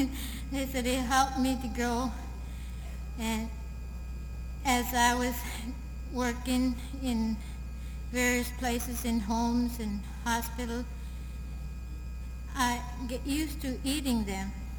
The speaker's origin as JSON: {"language": "English", "town": "Nome", "region": "Alaska", "country": "United States", "tie": "born there", "said": "I was born near Nome, about 30 miles."}